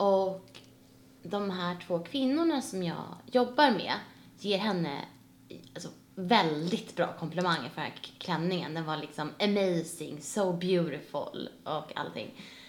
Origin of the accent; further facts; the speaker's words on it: Sweden; Och då som svensk, då vill man inte säga någonting.